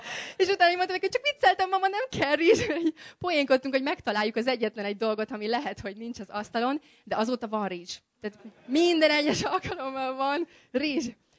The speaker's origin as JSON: {"language": "Hungarian", "town": "Kiskunhalas", "region": "Bács-Kiskun", "country": "Hungary", "tie": "born there", "said": "anyukám Kiskörösről származik, és én is Kiskunhalason születtem, igaz, nem laktunk ott sokat, de nagyon sokat visszajárunk Kiskörösre"}